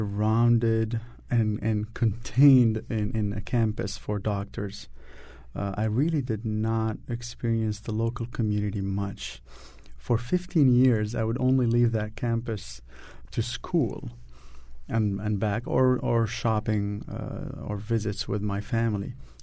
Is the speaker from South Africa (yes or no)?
no; Saudi Arabia; also born or lived in Damascus, Syria; I was born in Damascus, that is correct, but I've only lived there for a month as a baby. Then we quickly moved to Saudi Arabia, where I was raised for 15 years. So I grew up very far away from home.